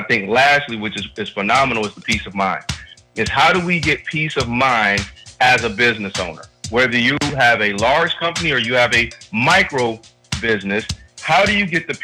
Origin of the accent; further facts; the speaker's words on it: United States; When I say we, just as American people in our society, that we're always on the quest for more money as a general rule